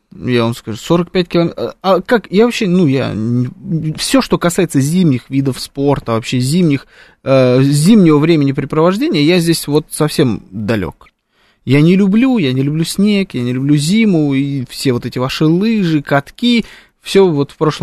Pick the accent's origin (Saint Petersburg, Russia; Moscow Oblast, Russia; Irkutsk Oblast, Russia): Moscow Oblast, Russia; Krasnogorsk; Я из Красногорска, из прекрасного города. Московская область.